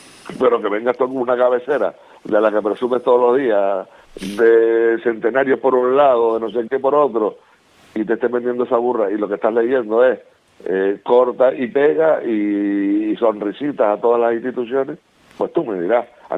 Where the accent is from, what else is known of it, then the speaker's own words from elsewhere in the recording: Tacoronte, Canary Islands, Spain; que yo soy de Tacoronte